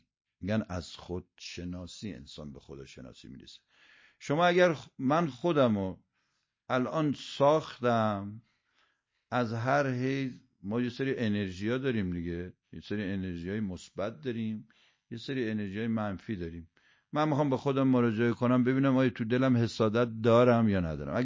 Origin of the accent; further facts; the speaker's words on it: Iran; ما ایرانی هستیم دیگه، حواسمون باید باشه که ایرانی هستیم